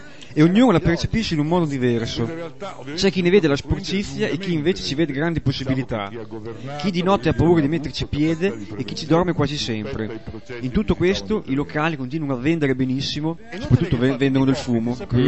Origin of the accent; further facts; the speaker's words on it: Bologna, Emilia-Romagna, Italy; io sono bolognese